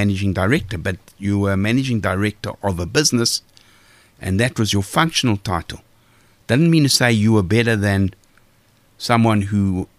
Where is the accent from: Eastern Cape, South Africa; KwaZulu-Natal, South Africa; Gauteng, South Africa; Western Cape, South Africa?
Gauteng, South Africa; Benoni; Now, I grew up in Benoni. I went to multicultural school.